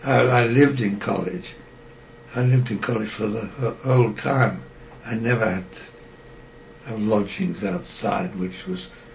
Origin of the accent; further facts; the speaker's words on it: Liverpool, North West England, United Kingdom; born there; I was born in Liverpool, but I was brought to Cambridge at a few months old in order to be christened in Keys Chapel.